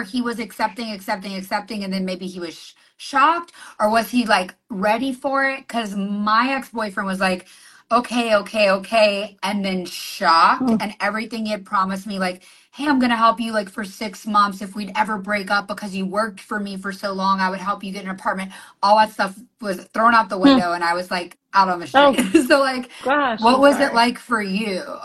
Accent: the South, United States; that's, like, how I was raised here in the South.

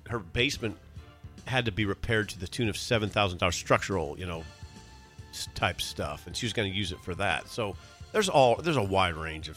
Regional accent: Columbus, Nebraska, United States; And I grew up in Columbus. And I still, when I see a moth, I think Miller.

